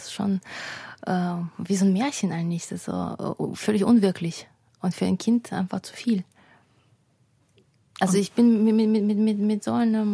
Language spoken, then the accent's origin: German; Odesa, Odesa Oblast, Ukraine; Aus Odessa. Also wir sind beide in Odessa aufgewachsen.